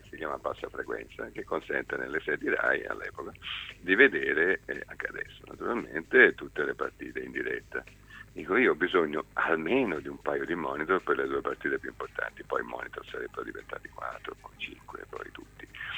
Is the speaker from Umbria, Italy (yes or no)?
no; Rome, Lazio, Italy; moved away as an adult; now in Milan, Italy; Io sono romano, ma ormai felicemente milanese da 26 anni, quasi 27.